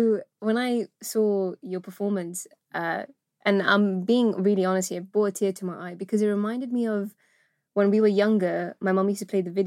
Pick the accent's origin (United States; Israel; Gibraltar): Gibraltar; And when we were raised in Gibraltar, the community we had around us, they were living in a very different way where the parents wanted to be westernized.